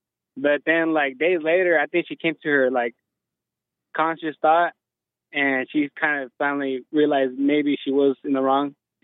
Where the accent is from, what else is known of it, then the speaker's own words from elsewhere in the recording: Arizona, United States; Hello, Jesse. … I'm from Arizona.